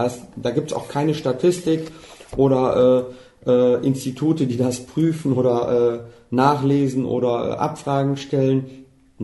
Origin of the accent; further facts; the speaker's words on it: Germany; Ich bin Deutscher, lebe hier, habe aber Migrationshintergrund